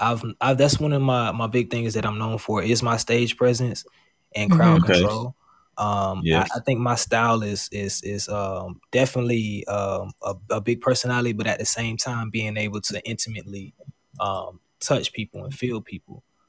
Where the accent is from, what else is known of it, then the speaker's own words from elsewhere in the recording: Marianna, Florida, United States; now in Atlanta, United States; I'm from Mariana, Florida. And Mariana, Florida is like a small town outside of Tallahassee, in the 850 area, North Florida, mm-hmm. The Panhandle. That's where I grew up at. Currently staying in Atlanta.